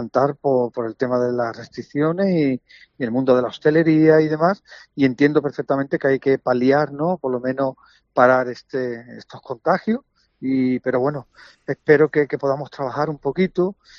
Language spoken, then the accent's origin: Spanish; Jerez, Andalusia, Spain; grabamos este pasado verano, concretamente el 12 de septiembre en Jerez, en mi tierra